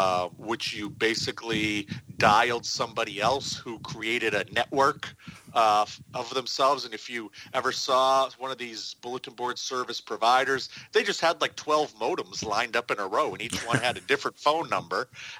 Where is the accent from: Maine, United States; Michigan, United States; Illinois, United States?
Maine, United States; Lewiston; born there; I was born in Lewiston, Maine, which is about 30 miles north and 30 miles south of both Portland and Augusta